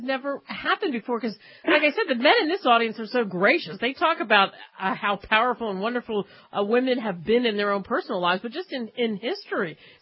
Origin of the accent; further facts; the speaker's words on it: Philadelphia, Pennsylvania, United States; You know, I'm from Philadelphia, and I'm thinking, Betsy Ross and all the things that have happened there and things that have been recognized, but no National Women's History Museum.